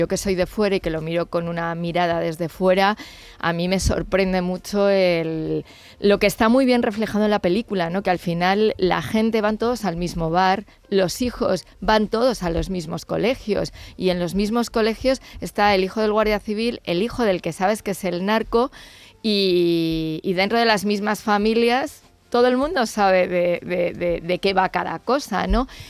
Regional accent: Guadalajara, Castilla-La Mancha, Spain; yo, que soy de Guadalajara, no las tengo normalizadas

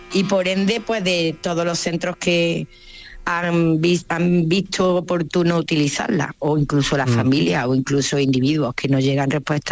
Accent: Córdoba, Andalusia, Spain; Mi apellido es del País Vasco, mi familia no lo es, todos somos andaluces y cordobeses

